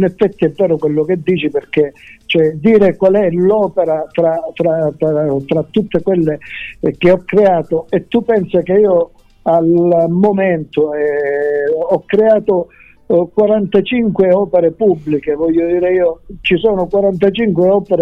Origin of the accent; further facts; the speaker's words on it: Gioia Tauro, Calabria, Italy; parte dalla Calabria, parte da Gioia Tauro, perché io sono di Gioia Tauro